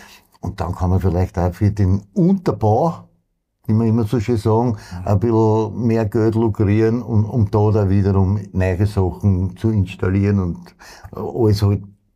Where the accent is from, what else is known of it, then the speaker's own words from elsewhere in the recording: Austria; Da bin ich Österreicher